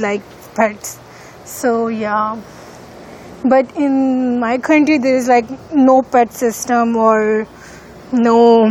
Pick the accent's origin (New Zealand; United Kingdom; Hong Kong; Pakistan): Pakistan; English is a second language; now in United States; I came here from Pakistan and I have been here in USA since like 5 years.